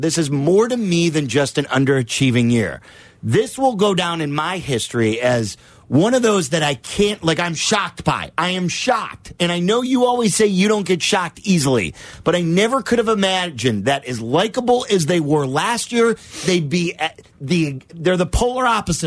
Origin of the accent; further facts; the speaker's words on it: Memphis, Tennessee, United States; You just picked us up, but I'm from Memphis.